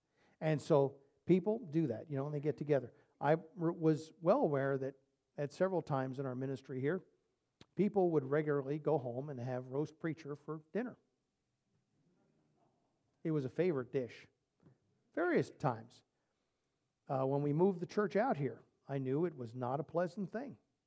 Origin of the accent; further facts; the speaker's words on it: New Jersey, United States; Now, I'm from Jersey.